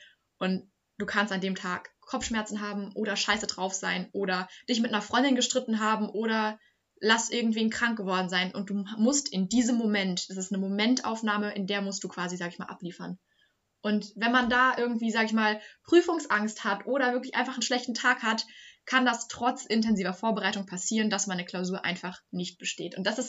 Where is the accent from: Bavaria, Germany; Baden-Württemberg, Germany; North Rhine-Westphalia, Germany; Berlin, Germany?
Bavaria, Germany; Also ich hatte in Bayern, muss man vielleicht dazu sagen, dass ich nicht aus Hessen komme, ein 1,5 Abi.